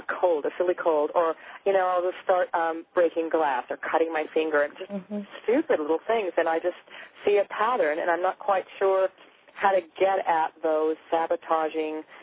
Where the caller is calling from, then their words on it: Germany; I'm calling from Germany.